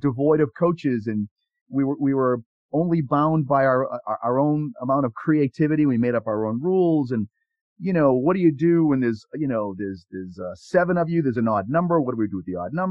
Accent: Weymouth, Massachusetts, United States; where I grew up in Weymouth, Massachusetts, south of Boston is, you know, a white suburban community

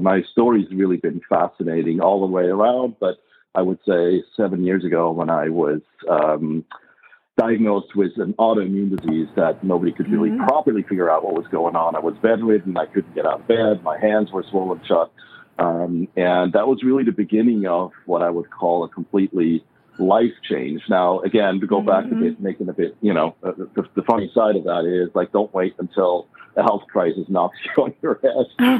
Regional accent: Switzerland; English is a second language; now in United States; I'm originally from Switzerland, born and raised, you probably can tell by my accent, but been in the U.S. for close to 30 years

